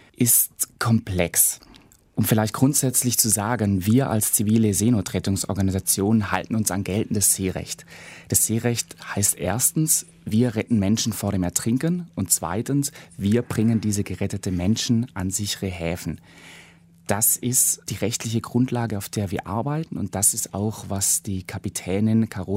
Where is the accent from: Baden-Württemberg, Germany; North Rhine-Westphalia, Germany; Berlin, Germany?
Baden-Württemberg, Germany; Konstanz; aber auch meine Heimatstadt Konstanz am Bodensee